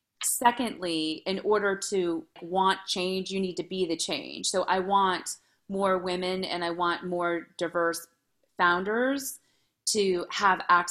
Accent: Los Angeles, California, United States; So I was born and raised in Los Angeles. My sister went to USC, so go Trojans.

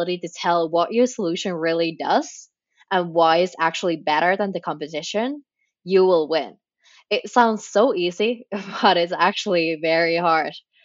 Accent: Finland; English is a second language; now in Dublin, Ireland; I work as a marketing manager at HubSpot in Dublin, Ireland. I'm originally from Finland though, and that's how I also know you guys. But currently I'm here in Dublin.

